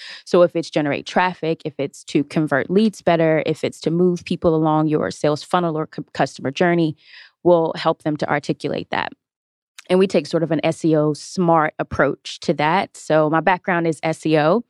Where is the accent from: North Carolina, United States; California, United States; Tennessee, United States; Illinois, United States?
North Carolina, United States; But I'm from North Carolina and I founded Content Park back in 2014 in Charlotte, North Carolina